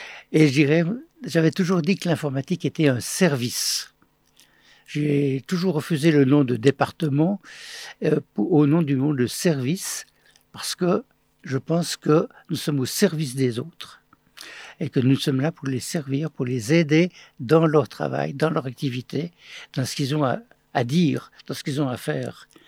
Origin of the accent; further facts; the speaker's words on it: Kherson, Kherson Oblast, Ukraine; Je suis d'origine ukrainienne, d'une ville qui malheureusement vit des moments difficiles qui s'appelle Kherson, donc à la limite entre la Russie et l'Ukraine.